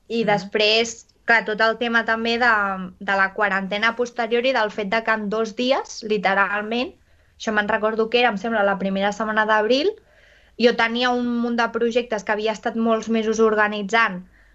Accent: Catalonia, Spain; tots els que som de Catalunya

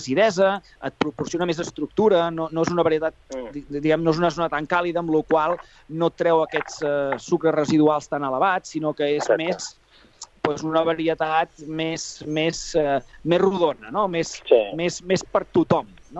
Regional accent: Catalonia, Spain; nosaltres som més catalans que ningú i defensem el producte de la terra

